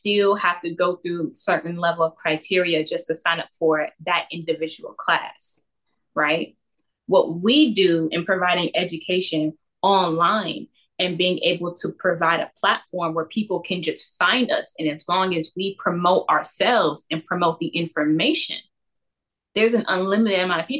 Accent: Toledo, Ohio, United States; I'm born and raised in Toledo, Ohio.

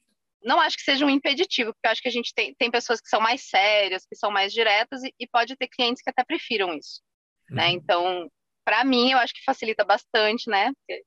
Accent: Rio Grande do Sul, Brazil; now in Brasília, Brazil; eu sou gaúcha, atualmente eu moro em Brasília.

